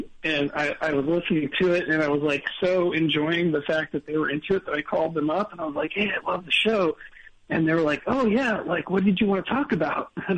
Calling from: Orlando, Florida, United States; in Orlando.

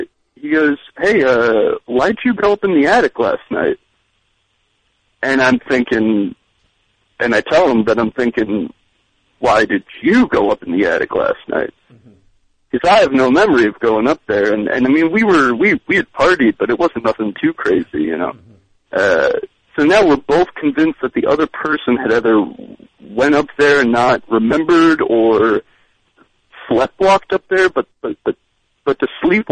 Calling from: New York, United States; from Rockland County.

